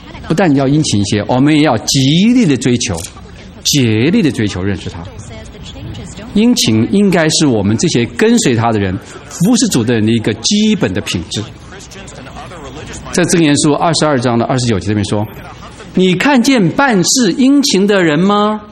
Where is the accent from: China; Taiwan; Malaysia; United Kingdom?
China; Hubei; 我小时候是在湖北农村长大的